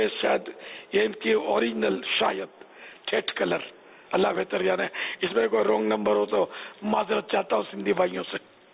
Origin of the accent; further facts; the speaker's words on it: Sindh, Pakistan; born there; تو یوں مطلب میں سندھ کی پیدائش ہے میری, میرے بچے کی بھی سندھ کی پیدائش ہے